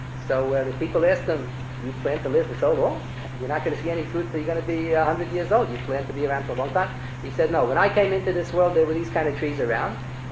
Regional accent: New York, United States; born there; I was born in Manhattan, but I have a prayer, I can always go on some desert island.

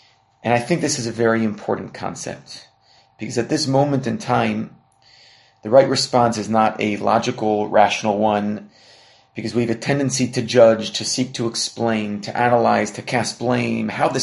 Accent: Bergenfield, New Jersey, United States; now in Israel; 19-year-old boy from Bergenfield, New Jersey, who grew up in my hometown, who came here to study in Israel

